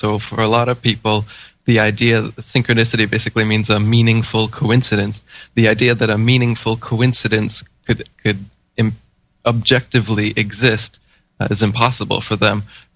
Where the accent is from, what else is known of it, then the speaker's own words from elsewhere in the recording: United States; I was feeling her pain because I'm an American, and my American tribe is over there